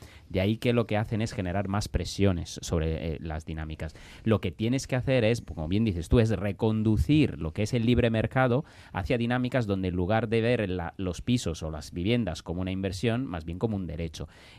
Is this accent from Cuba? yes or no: no; Italy; es un caso que yo he visto en Italia, además, siendo italiano